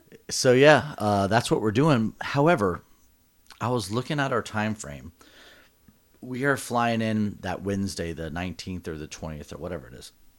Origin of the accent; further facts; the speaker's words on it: Florida, United States; I'm from Florida. So like rain is kind of like whatever.